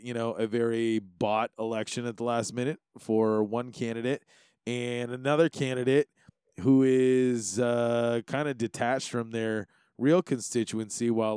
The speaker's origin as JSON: {"language": "English", "region": "Hawaii", "country": "United States", "tie": "born or raised there", "said": "to serve the rest of Hawaii properly one day, I think I need to figure out how to just take care of my hometown first."}